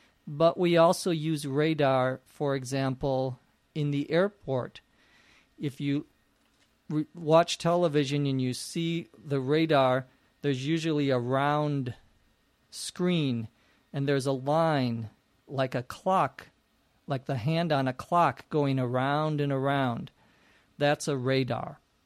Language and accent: English; Minnesota, United States; now in Arizona, United States; I'm originally from Minnesota in the northwest or north central part of the United States.